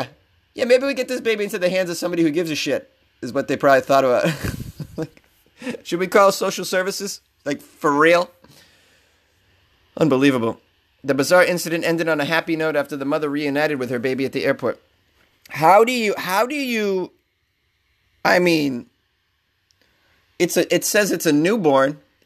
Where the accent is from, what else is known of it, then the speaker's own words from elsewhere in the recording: Massachusetts, United States; now in Los Angeles, United States; So there are more than 400 CVS pharmacies in Massachusetts. Yeah, which is my home state.